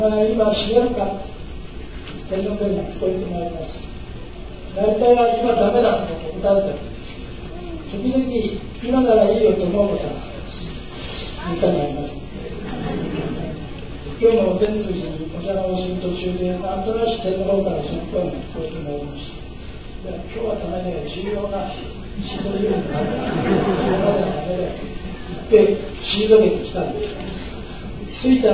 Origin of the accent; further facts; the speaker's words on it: Hanamaki, Iwate, Japan; also born or lived in Tokyo; now in Kyoto, Japan; 京都生活は20代でありますが、それ以前は東京におりました。私のふるさとは岩手県の花巻というところ、東北の出身でございます。